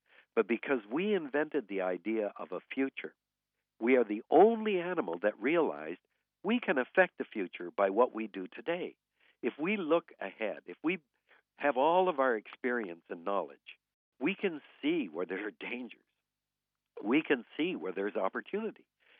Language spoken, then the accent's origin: English; Vancouver, British Columbia, Canada; when I was born in Vancouver in 1936, I vividly remember my dad and me rowing in a rowboat around the main park in Vancouver